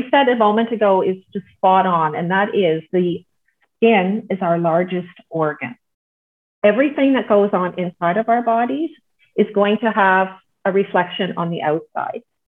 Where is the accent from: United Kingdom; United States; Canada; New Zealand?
Canada; now in Netherlands; I'm Canadian. I live in the Netherlands. I'm a mom to a lovely 19-year-old daughter, married to a Dutch man.